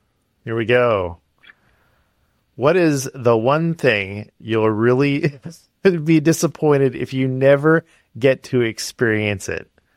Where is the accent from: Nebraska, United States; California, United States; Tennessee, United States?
California, United States; and so we're both from California